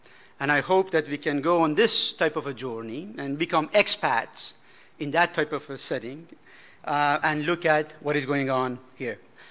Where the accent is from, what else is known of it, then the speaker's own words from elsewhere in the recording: Iran; I am an Iranian by birth. I come from Iran.